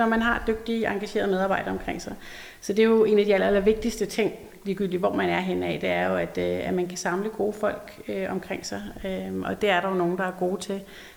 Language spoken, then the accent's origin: Danish; Jutland, Denmark; For jeg er fra Jylland, så jeg kan slet ikke have alt det der.